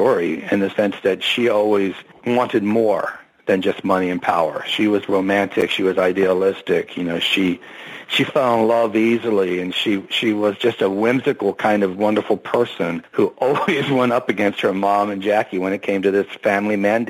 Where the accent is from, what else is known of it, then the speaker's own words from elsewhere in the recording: Philadelphia, Pennsylvania, United States; I mean, I'm from Philadelphia, so I've got no problem with New Jersey.